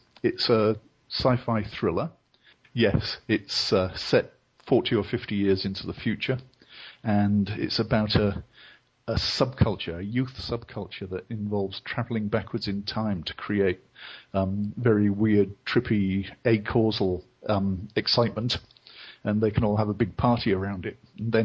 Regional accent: Yorkshire and the Humber, United Kingdom; I started life as a Brit, a Yorkshireman, actually.

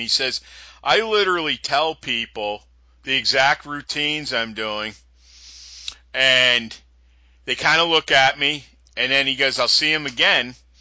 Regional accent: New York, United States; I'm very familiar with that, being a New Yorker.

